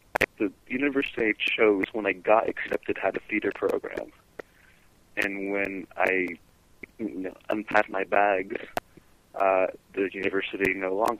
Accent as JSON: {"language": "English", "town": "Richmond Hill", "region": "Ontario", "country": "Canada", "tie": "born or raised there", "said": "Literally 5 minutes away is Richmond Hill, and that's where I grew up. I grew up in Richmond Hill in Toronto, Ontario, Canada."}